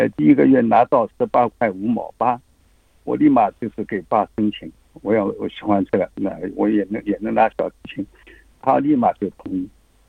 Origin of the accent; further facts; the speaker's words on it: Ningbo, Zhejiang, China; 因为我们宁波人规定就100岁以上的老人无疾而终